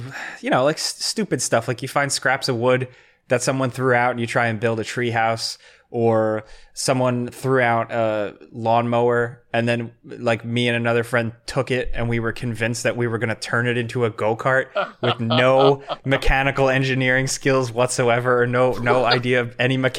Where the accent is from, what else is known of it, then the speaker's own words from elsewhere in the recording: New York, United States; born there; I was born on Long Island in New York.